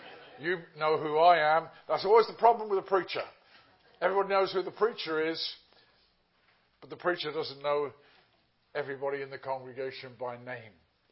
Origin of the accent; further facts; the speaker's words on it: England, United Kingdom; I established I was a pastor from England.